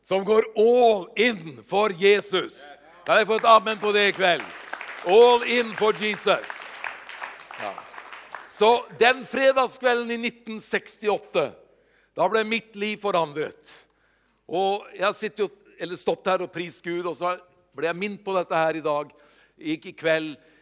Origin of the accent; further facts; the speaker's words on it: Hokksund, Buskerud, Norway; så ble jeg gateevangelist, faktisk. Hjemme i Hokksund.